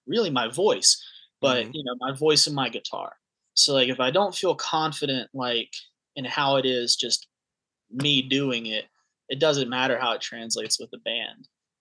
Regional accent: North Carolina, United States; Western North Carolina is the home base, but I'm kind of comfortable playing anywhere in my home state right now.

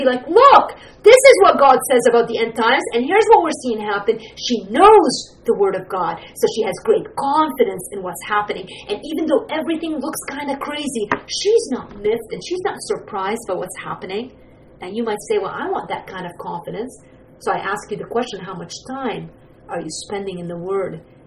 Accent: Lebanon; moved away; I grew up in Lebanon

